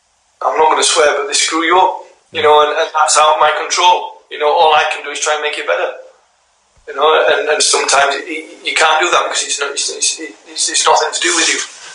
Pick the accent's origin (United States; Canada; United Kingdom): United Kingdom; Yorkshire and the Humber; And I'm a wee bit Scottish as well. I can speak a bit of Scottish. And I'm a Yorkshireman.